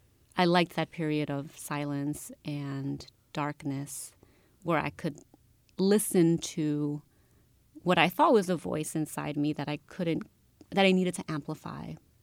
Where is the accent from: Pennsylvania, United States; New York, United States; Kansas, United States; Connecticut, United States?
New York, United States; Brooklyn; also born or lived in Peru; I grew up in Greenpoint, Brooklyn, in the 80s, at a time when Greenpoint was not, you know, the fun place to be that it kind of is now.